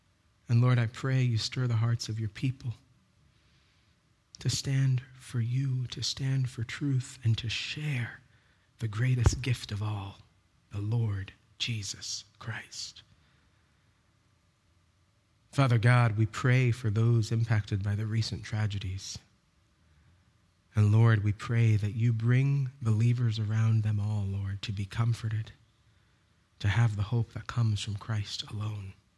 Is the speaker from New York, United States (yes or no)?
yes; New York, United States; now in North Carolina, United States; you remember I'm from New York